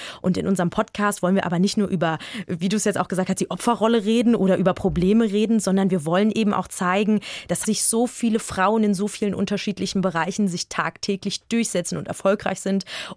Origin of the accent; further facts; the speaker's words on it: Frankfurt, Hesse, Germany; dass ich heute als Frankfurter Mädchen einigermaßen frei sein kann